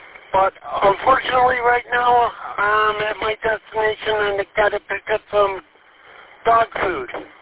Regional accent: Elyria, Ohio, United States; moved away as an adult; I'm originally from Ohio, near Elyria, or near Cleveland, Elyria, Ohio. And I've been up here for close to 30 years now, permanently.

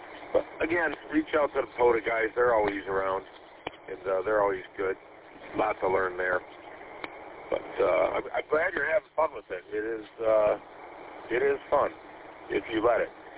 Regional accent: Three Rivers, Michigan, United States; also born or lived in Gaylord / Detroit; now in Lincoln Park, United States; But I grew up over in Three Rivers, south of Kalamazoo there. I spent most of my, a lot of my life over there. Then I lived up in Gaylord for 3 years, and then I moved to Detroit about 11, 12 years ago.

